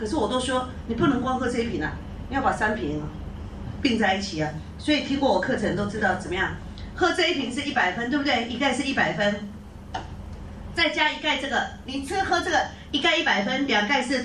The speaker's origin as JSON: {"language": "Chinese", "country": "Taiwan", "said": "那个是我们台湾话了哈"}